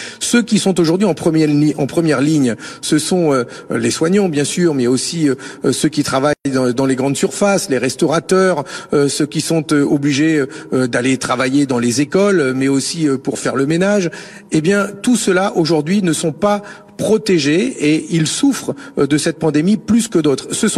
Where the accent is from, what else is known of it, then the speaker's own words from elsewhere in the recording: Hauts-de-France, France; chez nous, dans le Pas-de-Calais